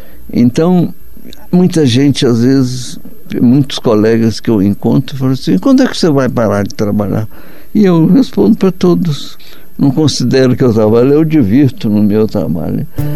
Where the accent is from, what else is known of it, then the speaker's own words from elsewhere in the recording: Brazil; Toda a vida como brasileiro, futebol, eu toda a vida